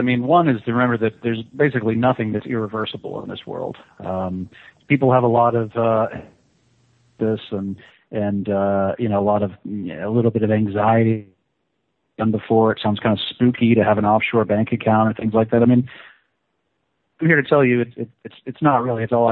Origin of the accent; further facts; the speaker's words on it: United States; moved away; As I left my home country, I left the United States, and I started traveling and spent a lot, you know, all my time overseas.